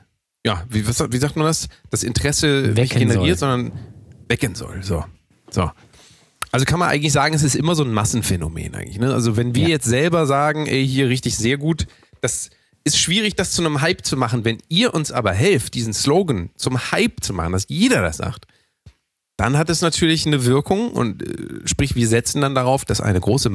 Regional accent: Hamburg, Germany; Hamburg ist meine Heimat.

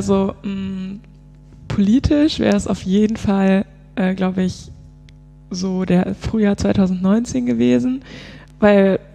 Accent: East Germany, Germany; born there; es wäre für mich als gebürtige Ostdeutsche schon sehr, sehr interessant, die Wende miterlebt zu haben.

